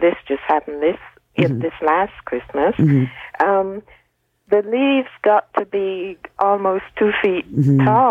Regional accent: Barbados; I'm actually from Barbados.

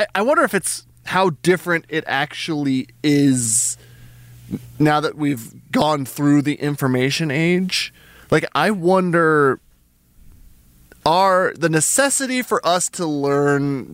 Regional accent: New Mexico, United States; I'm from New Mexico. There's a ton of people that still call themselves Indian for the purpose of selling wares, like silver and turquoise and stuff, right?

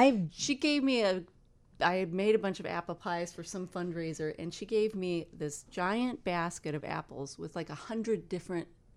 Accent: Chicago, Illinois, United States; Because I said, okay, I'm from Chicago. Why wouldn't I want to root for both of them?

